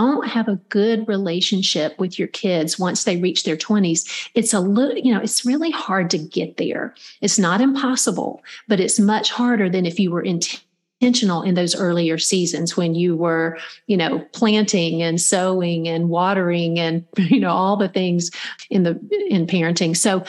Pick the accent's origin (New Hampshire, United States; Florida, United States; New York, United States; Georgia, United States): Georgia, United States; I grew up in Middle Georgia and my grandfather was a farmer